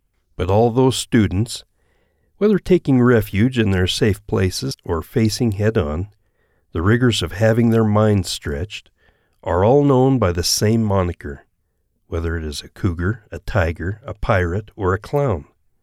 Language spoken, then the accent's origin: English; Idaho, United States; Right now, in my hometown up in Idaho, there are a few folks trying to get that school mascot changed.